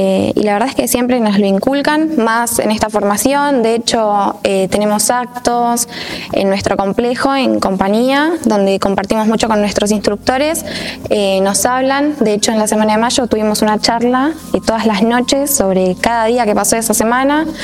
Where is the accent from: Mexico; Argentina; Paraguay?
Argentina; tenemos que dar el ejemplo de tener estas fechas, más siendo argentinos, siempre presentes con nosotros.